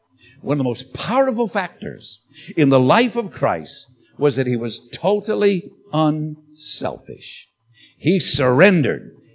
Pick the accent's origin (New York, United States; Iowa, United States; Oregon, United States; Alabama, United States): New York, United States; Endicott; When the mafia decided to bring all of their world leaders together, they met in my hometown in Endicott, New York. They came and met in my hometown